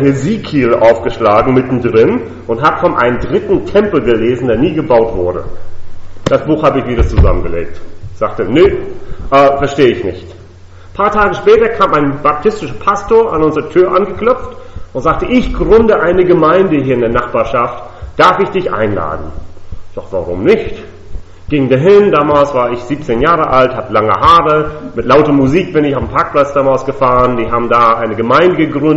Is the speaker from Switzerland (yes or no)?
no; Virginia, United States; German is a second language; also born or lived in Pennsylvania; now in Germany; Also wie man hört, ich komme aus den Vereinigten Staaten. Ich bin dort in Pennsylvania geboren. In Virginia bin ich praktisch als Teenager aufgewachsen.